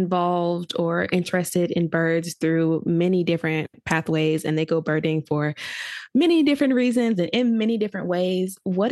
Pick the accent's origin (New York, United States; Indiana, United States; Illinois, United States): Illinois, United States; Chicago; The last time we visited my hometown of Chicago, we covered a story about the fight to legislate bird-safe glass and decals.